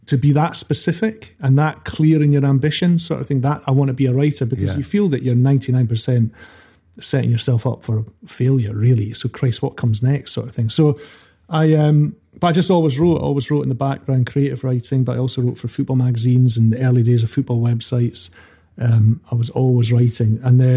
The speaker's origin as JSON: {"language": "English", "town": "Dundee", "region": "Scotland", "country": "United Kingdom", "tie": "born or raised there", "said": "And I grew up in Broughty Ferry, which is a lovely part of Dundee down beside the river. Kind of idyllic childhood, really."}